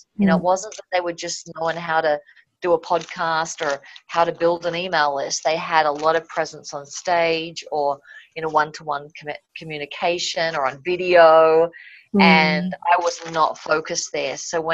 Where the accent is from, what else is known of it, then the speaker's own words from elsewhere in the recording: Melbourne, Victoria, Australia; now in Fort Collins, United States; I'm sitting here in my office in Port Collins today, but I'm originally from Melbourne.